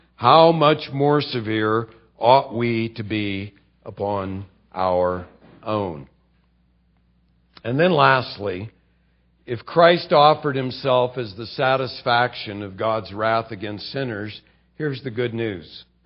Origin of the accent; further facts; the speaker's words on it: California, United States